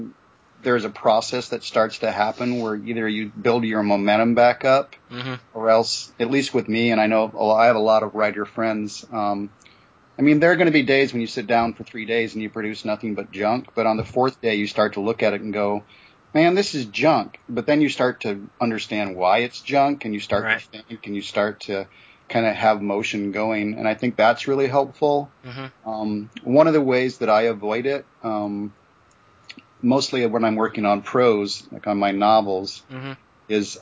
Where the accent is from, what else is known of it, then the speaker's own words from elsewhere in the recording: Iowa, United States; I grew up in Iowa